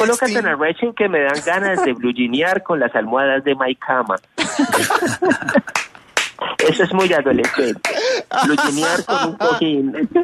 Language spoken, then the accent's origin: Spanish; Colombia; born there; Aunque nací en Colombia, soy Yo soy bilingual. Eso quiere decir que hablo un inglés fluido, más fluido que el inglés de Uribe.